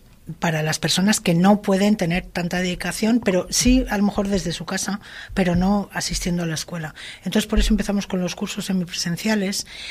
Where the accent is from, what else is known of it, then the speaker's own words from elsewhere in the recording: Madrid, Community of Madrid, Spain; moved away; yo soy de Madrid, empecé en Madrid, luego por circunstancias vine para acá